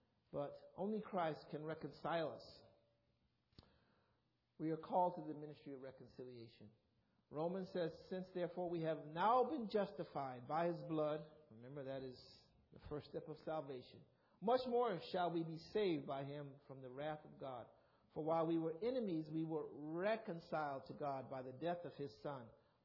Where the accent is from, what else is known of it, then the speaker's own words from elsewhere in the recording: South Carolina, United States; also born or lived in New York; But although I was born in New York, most of my youth, I grew up in the great state of South Carolina.